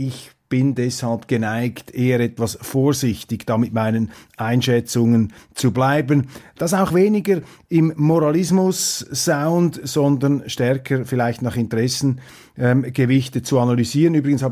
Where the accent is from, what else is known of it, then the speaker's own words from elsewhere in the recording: Switzerland; Und wir bilden uns als Schweizer ein, dass hier eben auch der wahlverwandtschaftliche, geistige Befruchtungsprozess hier zwischen den beiden Ländern besonders intensiv läuft.